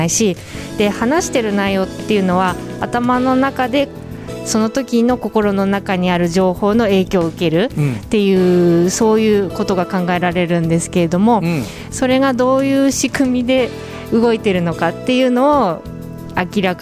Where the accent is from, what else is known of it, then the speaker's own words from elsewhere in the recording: Tokyo, Japan; 東京の田舎の方です